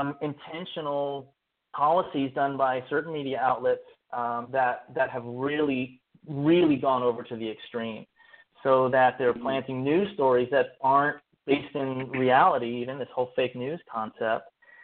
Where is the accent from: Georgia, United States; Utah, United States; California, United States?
California, United States; Berkeley; growing up in Berkeley as such a liberal place, I saw how out of balance certain people were in Berkeley